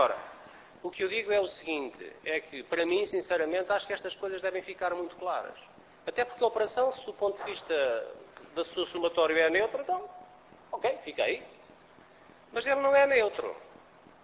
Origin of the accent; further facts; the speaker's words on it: Bragança, Portugal; Eu sou do distrito de Bragança.